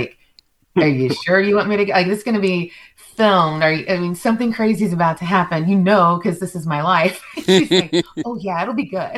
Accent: United States; I grew up here in the United States.

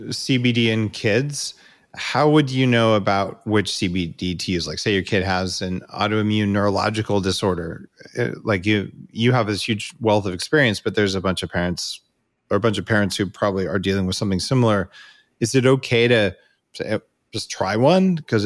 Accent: Boulder, Colorado, United States; I'm from Boulder.

